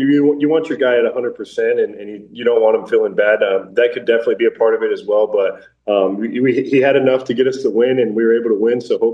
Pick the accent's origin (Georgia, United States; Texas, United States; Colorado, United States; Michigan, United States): Colorado, United States; Fort Morgan; also born or lived in Greeley; I was born in Greeley and then moved to Fort Morgan and really spent most of my life there